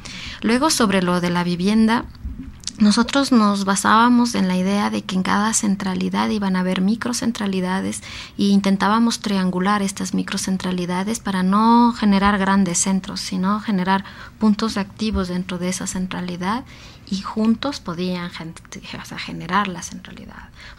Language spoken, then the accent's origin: Spanish; Quito, Pichincha, Ecuador; sabiendo que somos de Quito, que morimos de frío